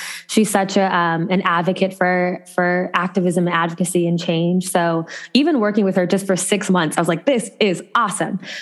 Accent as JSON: {"language": "English", "region": "Ohio", "country": "United States", "tie": "born or raised there", "said": "And so I grew up in Ohio. I got a great love of the arts there."}